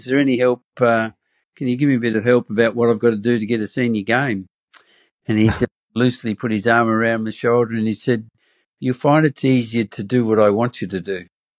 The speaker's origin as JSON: {"language": "English", "town": "Yea", "region": "Victoria", "country": "Australia", "said": "I came from Yay in the northeast. I went to Scotch at boarding school"}